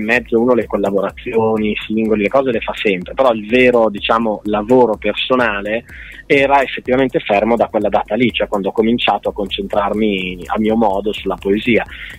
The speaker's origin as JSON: {"language": "Italian", "town": "Piacenza", "region": "Emilia-Romagna", "country": "Italy", "said": "parliamo della zona non su Piacentina, ma prevalentemente Piacentina, perché sono di Piacenza"}